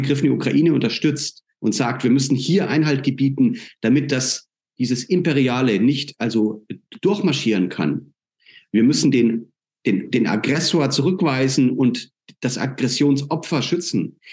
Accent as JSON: {"language": "German", "country": "Germany", "said": "Die westlichen Länder und mein Heimatland Deutschland ganz vorne mit dabei"}